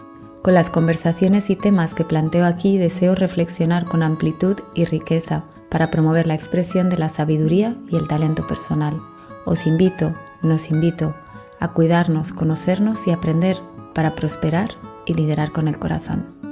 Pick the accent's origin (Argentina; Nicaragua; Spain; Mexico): Spain; Madrid, Community of Madrid; porque yo soy de Madrid